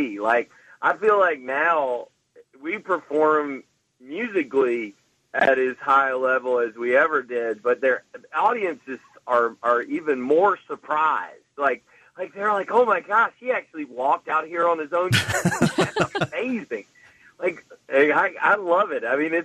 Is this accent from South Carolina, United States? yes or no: yes; Greenville, South Carolina, United States; Right here in Greenville, right where I live.